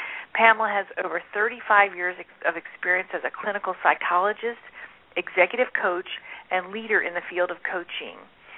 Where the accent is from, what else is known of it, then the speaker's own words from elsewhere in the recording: Mississippi, United States; as an adult by growing up in Mississippi and that culture